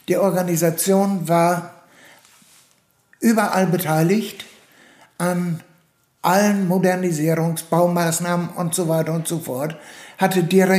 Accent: Lower Saxony, Germany; Heute bin ich 67 Jahre alt, Pensionär, und aufgewachsen bin ich in Ostfriesland, in einem kleinen Ort bei Leer. In Ostfriesland habe ich auch Wirtschaft studiert

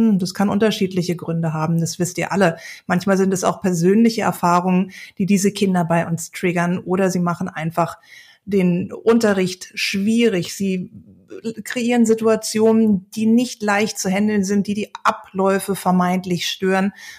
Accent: Berlin, Germany; kurz bevor es dann losgeht mit der EM am 14. Juni in meiner Heimatstadt Berlin.

